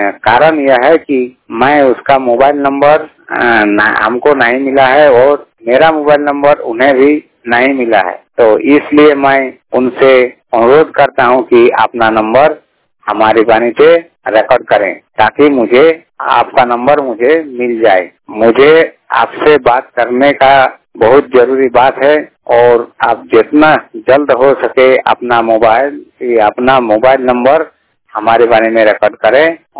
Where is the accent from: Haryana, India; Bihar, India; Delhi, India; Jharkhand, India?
Jharkhand, India; Dhanbad; मैं धनबाद झारखंड का रहने वाला हूँ।